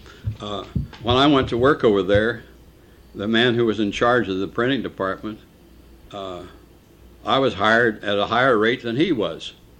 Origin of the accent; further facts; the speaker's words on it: Columbus, Ohio, United States; born there; I was actually born at my grandmother's on 141 or 142 West First Avenue.